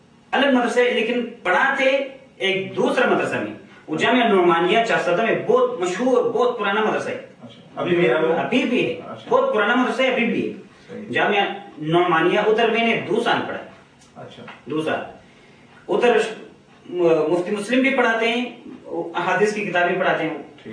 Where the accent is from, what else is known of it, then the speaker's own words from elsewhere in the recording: Chitral, Khyber Pakhtunkhwa, Pakistan; also born or lived in Peshawar; ہم اصل میں پیچھے چترال کے رہنے والے ہیں، بہت آسا سے پشاور میں رہتے ہیں.